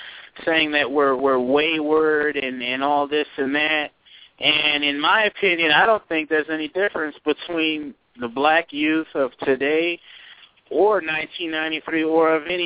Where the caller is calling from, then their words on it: California, United States; from Cali.